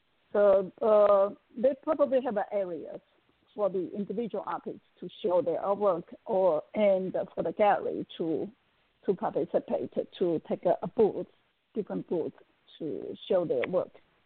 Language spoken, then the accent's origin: English; Taiwan; English is a second language; it reminds me about my hometown, same I come from Taiwan, the countryside, was give me a homesick that style.